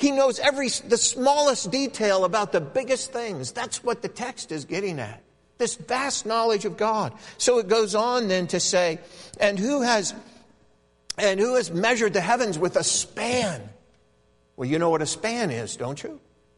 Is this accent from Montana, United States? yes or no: yes; Montana, United States; And I grew up in Montana and surrounded by mountains